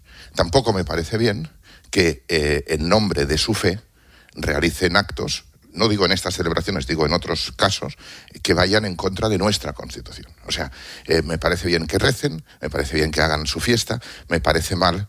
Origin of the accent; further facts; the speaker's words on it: Spain; nosotros tenemos que respetar como españoles las diferentes confesiones